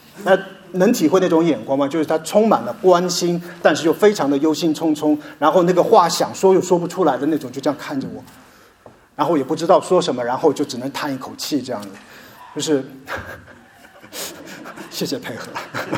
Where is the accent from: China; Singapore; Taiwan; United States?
China; 特别是像我这样来自中国大陆地区的人来说